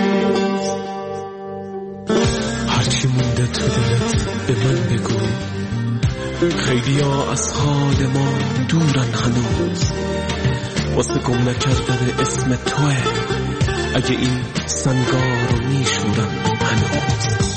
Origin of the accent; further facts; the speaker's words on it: North, Iran; خودم شمالیم